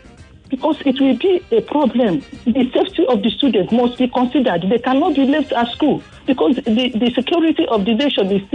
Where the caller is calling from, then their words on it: Okoko, Nigeria; I'm calling from Okoko.